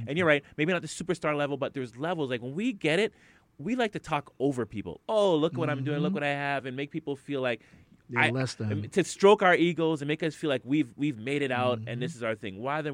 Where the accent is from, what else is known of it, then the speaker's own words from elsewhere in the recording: Canada; This is the Black American argument, and then we are the Canadian arguments.